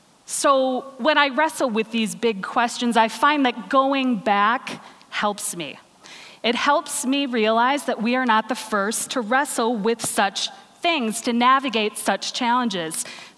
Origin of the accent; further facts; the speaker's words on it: United States; As an American, I wonder how we are going to bridge this divide